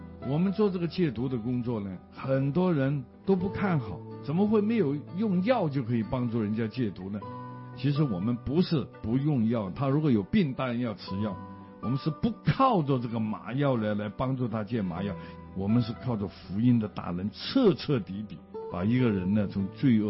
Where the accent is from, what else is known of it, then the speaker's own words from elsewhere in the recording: Hong Kong; 我从小在香港长大